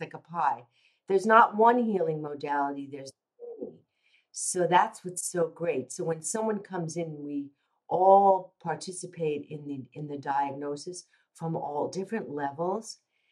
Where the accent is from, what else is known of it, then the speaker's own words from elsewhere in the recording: New York, United States; because I am a New Yorker, but the gentle approach, but firm